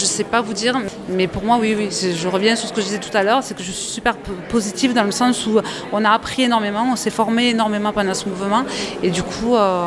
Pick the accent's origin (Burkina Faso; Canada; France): France; Occitanie; Moi je viens d'Ariège et par exemple sur l'Ariège on crée énormément de choses